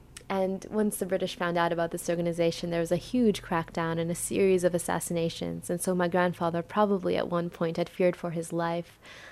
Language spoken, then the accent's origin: English; Clovis, California, United States; When I was growing up in Clovis, I never really felt part of the community at school.